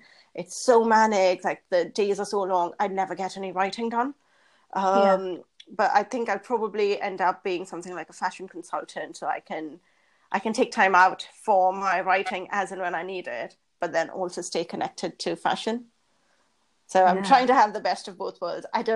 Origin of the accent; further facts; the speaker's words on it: New Delhi, Delhi, India; I grew up in New Delhi